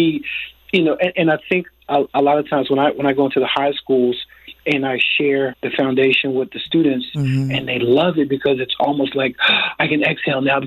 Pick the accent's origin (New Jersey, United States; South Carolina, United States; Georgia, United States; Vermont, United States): New Jersey, United States; Well, you know, I'm from New Jersey.